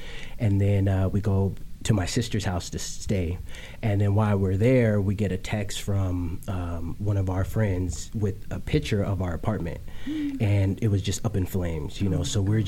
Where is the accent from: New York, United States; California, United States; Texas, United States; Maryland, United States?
California, United States; Oxnard; I'm from Oxnard, California. And I'm an R&B recording artist.